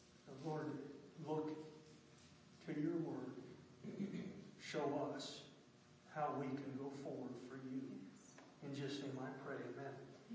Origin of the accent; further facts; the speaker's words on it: United States; I was raised on the Navajo Reservation, and Laura knows what I'm talking about.